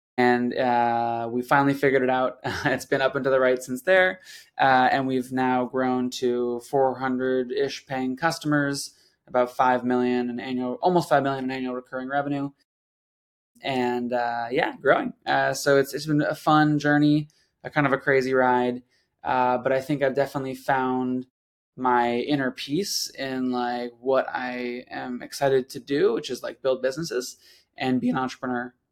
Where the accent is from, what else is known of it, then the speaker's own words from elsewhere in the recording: Denver, Colorado, United States; Yeah, so I grew up in Denver, Colorado, was more of a mountain kid